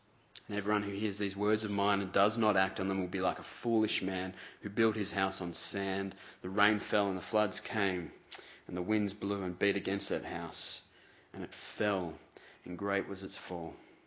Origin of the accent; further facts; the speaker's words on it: England, United Kingdom; I met a Scotsman who told me that I had to repent of being an Englishman and embrace my Scottish heritage.